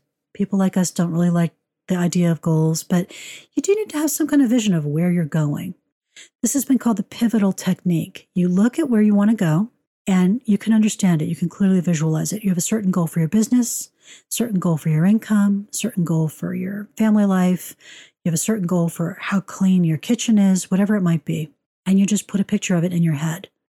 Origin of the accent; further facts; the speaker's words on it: United States; I'm an American, and we have a mythical belief that we can shortchange ourselves on sleep